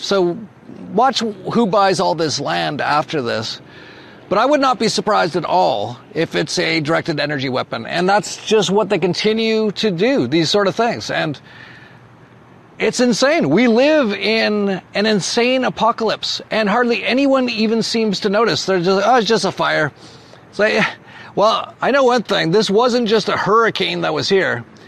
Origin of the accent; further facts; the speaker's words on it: Edmonton, Alberta, Canada; I'm also from Edmonton, Canada